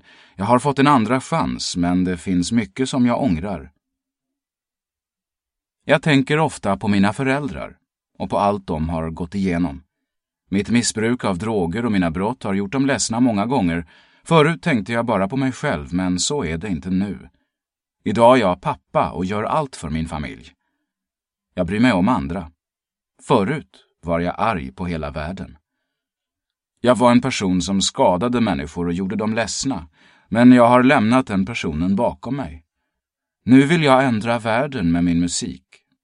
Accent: Stockholm, Stockholm County, Sweden; Jag växte upp i Bagarmossen, en förort till Stockholm.

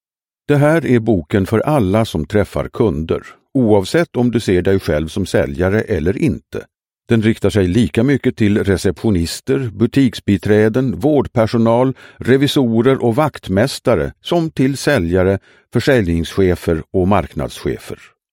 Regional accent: Norrköping, Östergötland, Sweden; Jag föddes 1973 i Norrköping och växte upp med mina föräldrar och tre syskon, varav jag är näst äldst.

